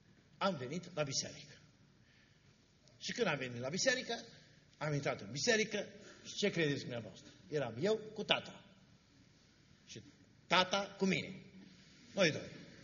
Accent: Arad County, Romania; era satul meu natal în județul Arad.

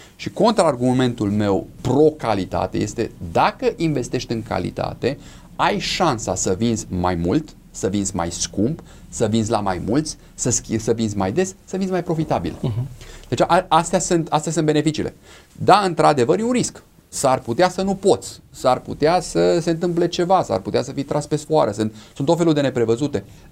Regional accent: Romania; noi ca și români suntem obișnuiți tot timpul să minimalizăm cheltuielile.

